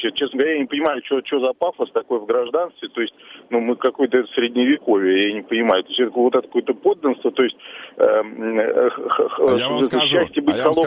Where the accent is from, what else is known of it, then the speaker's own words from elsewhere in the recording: Moscow, Russia; Ну я москвич